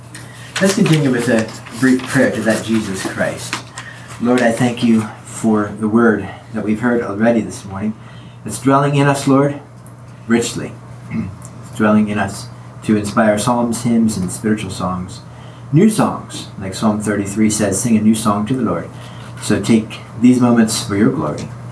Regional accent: Lancaster, Pennsylvania, United States; This is my wife, Sarah. We're from Lancaster, Pennsylvania.

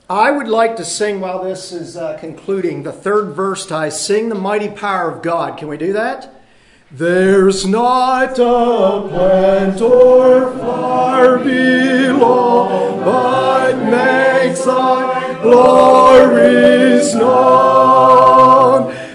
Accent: Pennsylvania, United States; now in Oregon, United States; Do you have Queen Anne's lace out here in Oregon?" Now, I'm from Pennsylvania.

